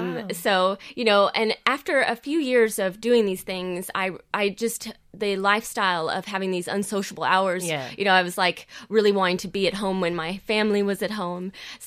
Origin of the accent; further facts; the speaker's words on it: Arkansas, United States; moved away as an adult; now in Ireland; But I'm born and raised there, and married an Irish man, which brought me here.